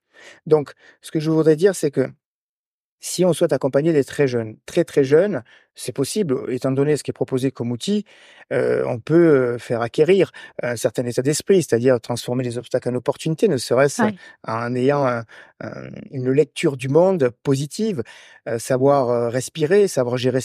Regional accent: Marseille, Provence-Alpes-Côte d'Azur, France; accent: Marseille; Parce que je suis originaire de Marseille, je le précise aussi.

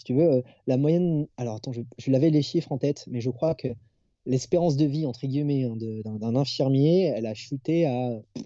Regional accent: Réunion, France; j'ai fait un stage à La Réunion, donc là où j'ai grandi 7 ans.

